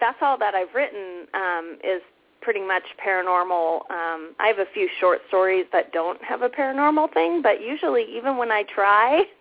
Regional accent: San Diego, California, United States; So I started researching in my hometown, what's the oldest building? It's the San Diego Mission.

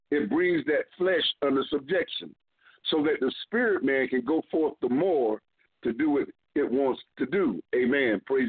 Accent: Florida, United States; I'm from Florida, too, like the pastor, and that's where most of my family is.

